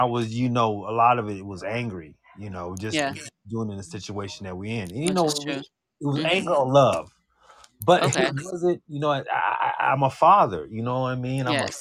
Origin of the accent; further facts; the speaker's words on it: Fresno, California, United States; Fresno, California. But I'm in Los Angeles now.